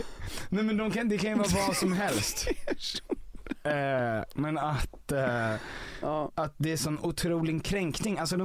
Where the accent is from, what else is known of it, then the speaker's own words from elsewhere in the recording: Stockholm, Stockholm County, Sweden; jag reflekterar ju inte över att jag är stockholmare när jag kommer någonstans.